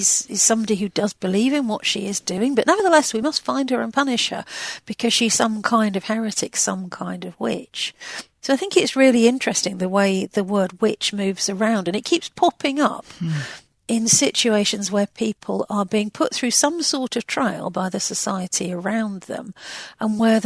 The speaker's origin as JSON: {"language": "English", "country": "United Kingdom"}